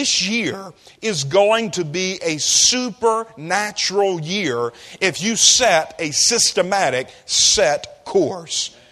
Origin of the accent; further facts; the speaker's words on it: Mississippi, United States; I'm from Mississippi.